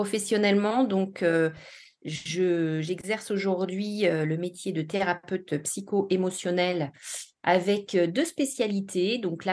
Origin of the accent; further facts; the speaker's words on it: Normandy, France; also born or lived in Brittany; je vis en Haute-Savoie depuis 6 ans, mais je ne suis pas originaire de Haute-Savoie. Je suis normande et j'ai vécu 20 ans en Bretagne parce que mariée avec un Breton.